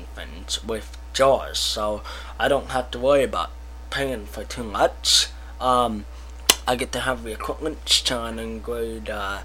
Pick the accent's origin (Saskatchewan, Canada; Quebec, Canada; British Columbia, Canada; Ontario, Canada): British Columbia, Canada; I'm from Canada, British Columbia, which is British Columbia, Canada. I live in a town called North Salit, and I just live in North America.